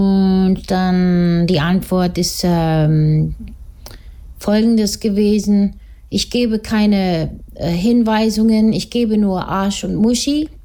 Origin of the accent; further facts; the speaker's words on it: Italy; auf Italienisch, bin ja Italienerin